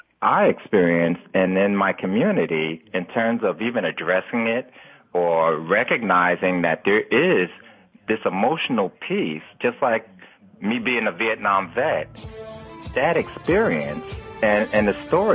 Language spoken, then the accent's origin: English; New York City, New York, United States; I'm a relocator from New York City.